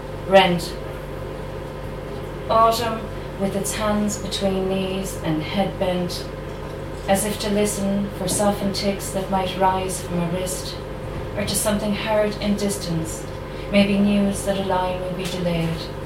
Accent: Connacht, Ireland; I'm on the Sligo-Mayo border. I'm originally from Sligo, so I suppose there's an importance there.

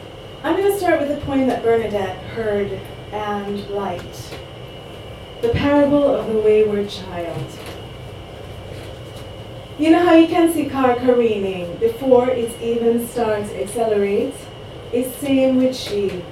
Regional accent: Jamaica; So I was raised in Jamaica in the 1970s

